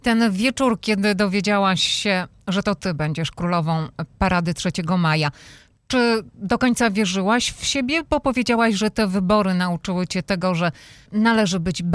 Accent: Subcarpathian Voivodeship, Poland; Ja wiem, bo też pochodzę z Bieszczad.

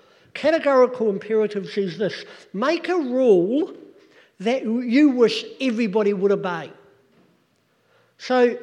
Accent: New Zealand; moved away; I grew up in New Zealand, and we drive in a slightly different way to you over here.

